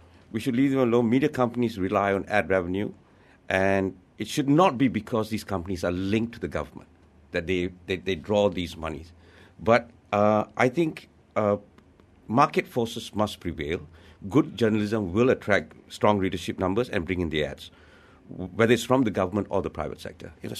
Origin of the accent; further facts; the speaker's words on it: Kelantan, Malaysia; I grew up in Kelantan